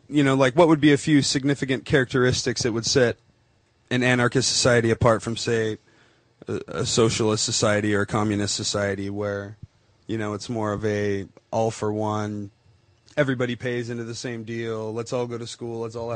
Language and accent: English; Olympia, Washington, United States; So, growing up in Olympia, I mean, the late 70s, early 80s, Olympia's kind of in its infancy of its current state.